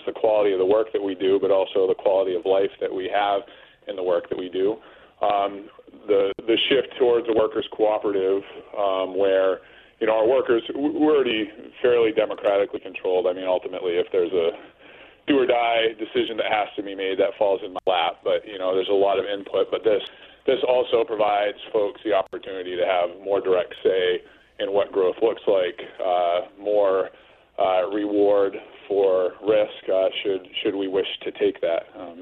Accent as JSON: {"language": "English", "town": "Pittsfield", "region": "Maine", "country": "United States", "tie": "born or raised there", "said": "I grew up in Pittsfield, had left, gone out of state. I moved the company back with me about 8 years ago."}